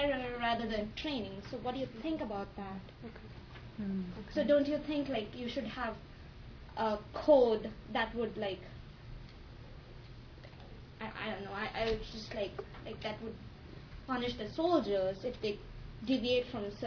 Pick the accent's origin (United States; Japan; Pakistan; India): India; I'm from India